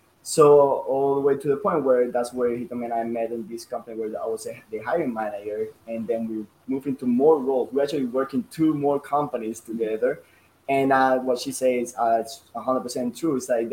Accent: Cuba; moved away as an adult; now in United States; I'm coming from a little different background. I'm coming from Cuba, yeah, beach, salsa, and baseball.

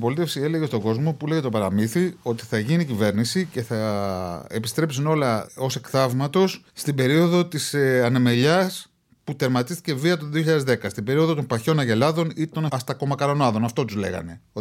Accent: Athens, Attica, Greece; Ζω ακόμα στη γειτονιά που γεννήθηκα. Είμαι φανατικός της Κυψέλης. Είμαι ο τελευταίος Κυψελιώτης.

